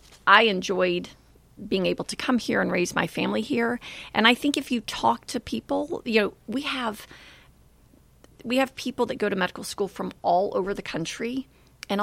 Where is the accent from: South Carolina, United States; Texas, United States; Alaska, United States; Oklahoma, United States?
South Carolina, United States; Clemson; I grew up in a small town. I think you saw I grew up in Clemson, South Carolina.